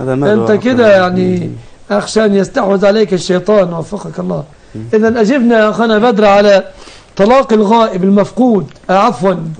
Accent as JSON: {"language": "Arabic", "country": "Egypt", "said": "وأسأل الله أن يحفظ بلادنا مصر"}